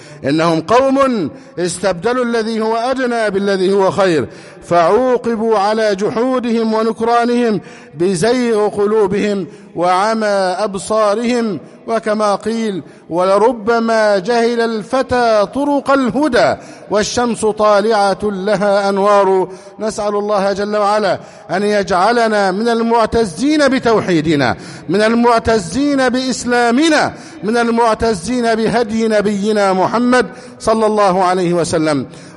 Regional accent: Egypt; اللهم احفظ بلدنا مصر، اللهم احفظ حدود مصر شمالها وجنوبها وشرقها وغربها

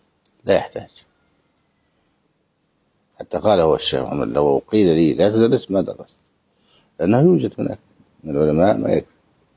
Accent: Egypt; يعني مثلا في مسألة النكاح بلا ولي عندنا في مصر

